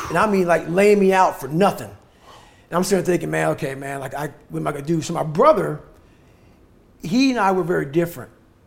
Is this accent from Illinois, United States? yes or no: no; Buffalo, New York, United States; Well, I grew up in Buffalo, New York.